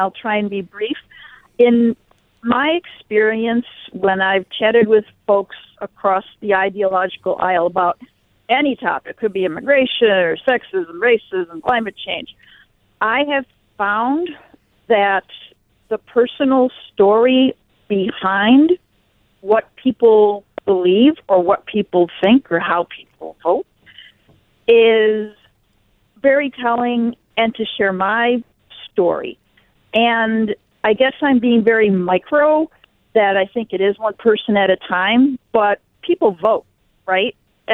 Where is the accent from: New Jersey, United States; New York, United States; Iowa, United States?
New York, United States; that I grew up 7 miles from Love Canal and remember when all that was going on. And the subsidiary plant had a factory in my hometown.